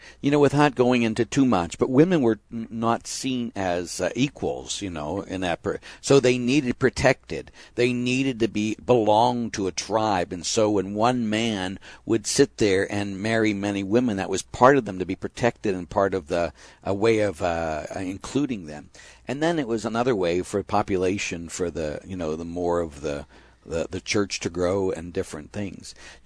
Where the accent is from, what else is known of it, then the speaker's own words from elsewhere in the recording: Pittsburgh, Pennsylvania, United States; I grew up in Spring Hill on the north side is where I grew up.